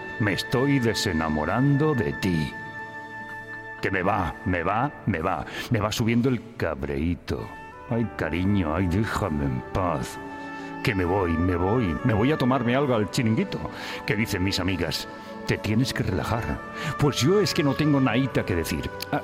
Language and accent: Spanish; Badalona, Catalonia, Spain; now in Madrid, Spain; yo soy de Badalona, coño